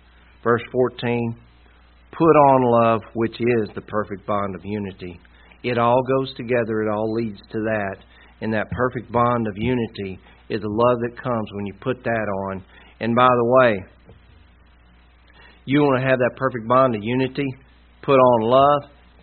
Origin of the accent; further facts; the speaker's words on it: the South, United States; I'm from the South. That's the way we respond to stuff.